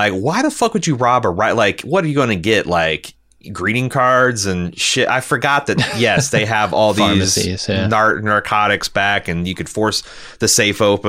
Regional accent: New York City, New York, United States; I'm from New York City, which goes without saying is a horribly policed city

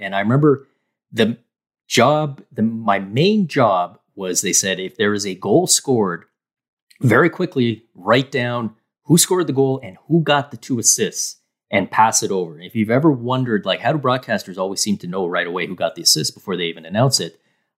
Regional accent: Canada; you and I growing up in Canada

